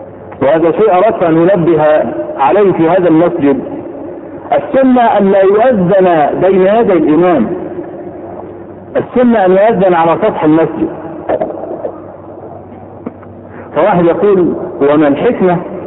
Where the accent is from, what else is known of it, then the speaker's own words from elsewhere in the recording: Kafr El Sheikh, Kafr El Sheikh Governorate, Egypt; مسجد الشيخ طلحة عندنا في كفر الشيخ